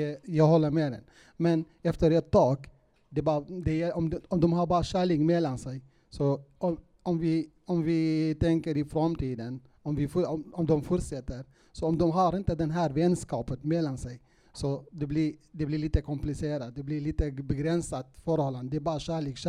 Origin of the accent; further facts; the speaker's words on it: Iraq; Swedish is a second language; mina vänner, de säger i Irak, i mitt hemland, de säger ja